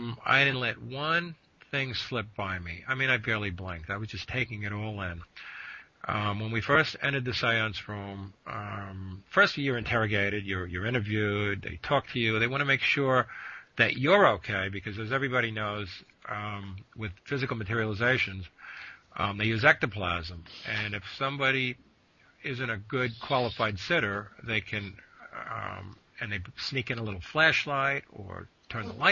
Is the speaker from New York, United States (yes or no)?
yes; New York, United States; Yeah, I grew up in New York. I'm in my mid-50s.